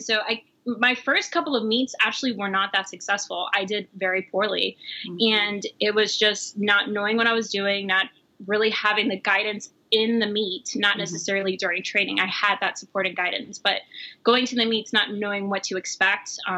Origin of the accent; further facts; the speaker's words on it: Miami, Florida, United States; also born or lived in New York; Yeah. So, well, I was born in New York in Queens, Queens, Astoria. So I was raised in Miami and grew up playing sports